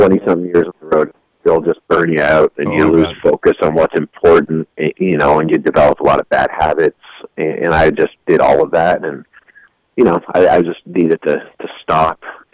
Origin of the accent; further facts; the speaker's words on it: Canada; also born or lived in Wales; I was born in Wales, in Great Britain, okay. And I moved over to Canada when I was three.